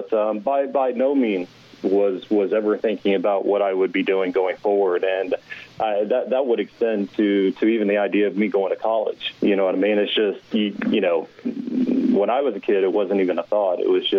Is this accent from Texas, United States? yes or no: yes; Houston, Texas, United States; I was born and raised in Houston, and I felt like I was, you know, living all over that city.